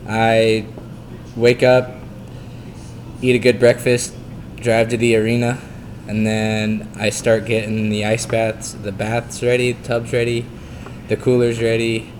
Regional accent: Cincinnati, Ohio, United States; I'm from the Cincinnati area

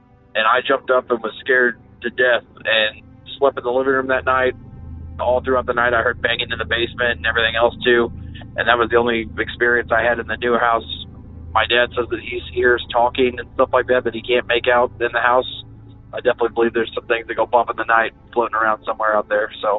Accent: Missouri, United States; Hey Derek … I'm from Missouri.

